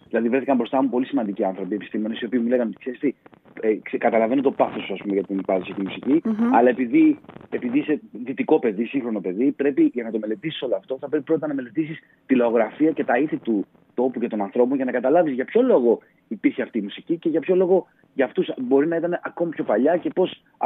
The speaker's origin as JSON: {"language": "Greek", "town": "Drama", "region": "Eastern Macedonia and Thrace", "country": "Greece", "tie": "born or raised there", "said": "παρόλο που η καταγωγή μου έχει να κάνει με την Ήπειρο, τον Πόντο και τη Θράκη, μεγάλωσα στη Δράμα"}